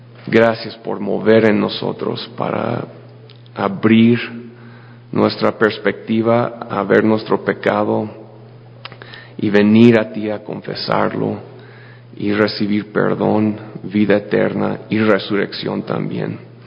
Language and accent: Spanish; United States; Spanish is a second language; Y yo, como buen gringo, lo transliteré a español sin checar si era la misma cosa.